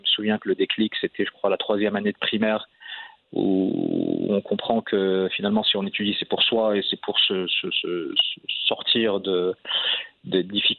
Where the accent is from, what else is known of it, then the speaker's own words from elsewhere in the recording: France; dans la cellule familiale marocaine, on a été élevé, même si on a grandi en France, on a été élevé vraiment avec les valeurs, les principes de notre marocanité.